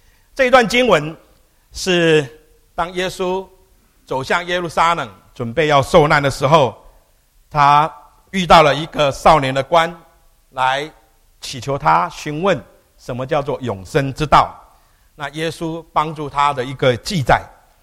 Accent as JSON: {"language": "Chinese", "country": "China", "said": "如果用我们中国人的言语来讲，就是他不顾面子。"}